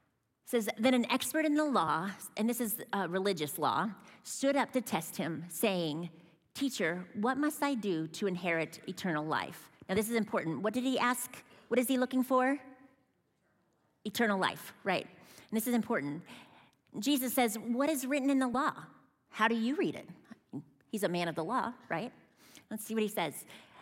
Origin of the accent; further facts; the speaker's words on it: Midwest, United States; I actually remember hearing that in my childhood growing up in the Midwest, that kind of sentiment, that phrase.